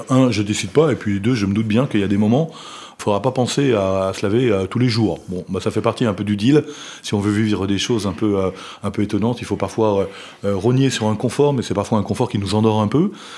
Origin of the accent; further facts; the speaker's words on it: Richard Toll, Saint-Louis, Senegal; moved away as an adult; now in France; lorsque je suis parti, bien évidemment, quand j'ai quitté le Sénégal en 94, il n'y avait évidemment pas Internet. Et Richard Toll, c'est une toute petite ville.